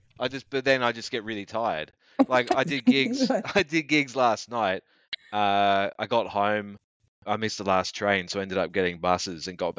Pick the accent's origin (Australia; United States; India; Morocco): Australia; I'm Australian and biased